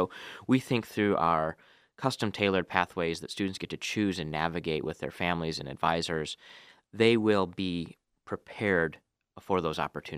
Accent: Lansing, Michigan, United States; Growing up in Lansing, going to East Michigan State, I always was a Spartan through and through

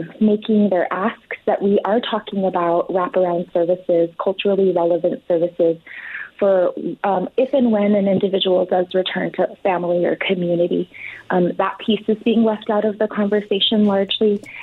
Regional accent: Laguna Pueblo, New Mexico, United States; I'm from the Pueblo of Laguna. Someone from my tribe have access to systems in Albuquerque

